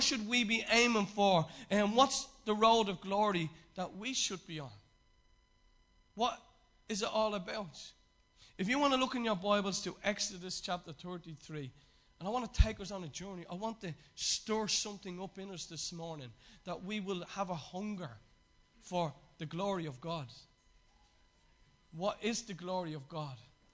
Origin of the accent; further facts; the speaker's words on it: Ireland; we know as Irish and anyone else that is not there